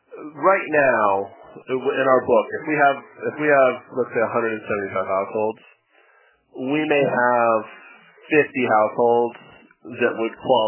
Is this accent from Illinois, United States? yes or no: no; New York, United States; I'm from New York, and Larry's from New York, and Barry's from New York.